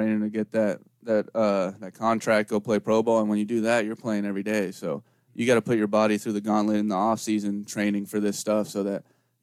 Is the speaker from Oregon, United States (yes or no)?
no; Utah, United States; And I'm from Utah. I was like, why do I need bear spray?